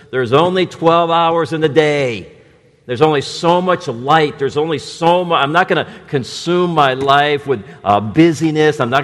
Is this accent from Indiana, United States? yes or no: yes; Gary, Indiana, United States; I grew up in Gary, Indiana, okay, and I'm alive to tell about it.